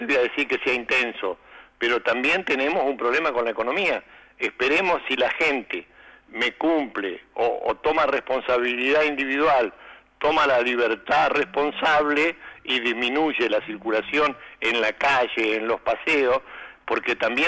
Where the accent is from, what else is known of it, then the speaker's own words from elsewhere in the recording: Argentina; eso te demuestra cómo somos los argentinos.